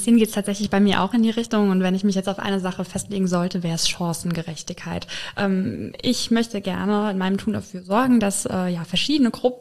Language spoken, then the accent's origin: German; Filsen, Rhineland-Palatinate, Germany; Ich komme aus dem schönen Rhein-Lahn-Kreis aus Vilsen gegenüber von Boppard. Hab dann, wie die Berit, auch eine kleine Frankreich-Kurve geschlagen und ein Jahr in Paris gelebt und bin aber jetzt seit etwa einem Jahr auch Koblenzerin.